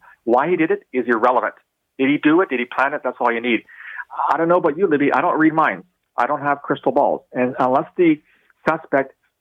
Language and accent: English; London, Ontario, Canada; and by the way, I'm from London, Ontario, so this kind of strikes home for me.